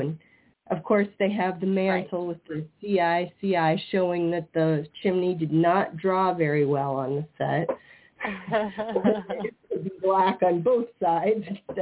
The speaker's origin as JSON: {"language": "English", "region": "Iowa", "country": "United States", "said": "If anybody can't tell, I'm from Iowa."}